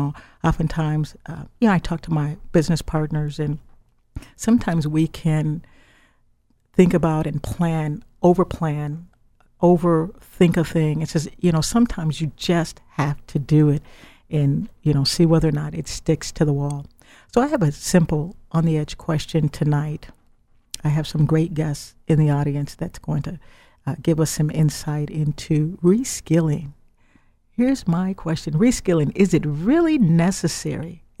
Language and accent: English; Midwest, United States; now in Silicon Valley, United States; I'm from the Midwest. So let me draw you a picture. The Midwest is not as tuned in to technology the way the Silicon Valley is.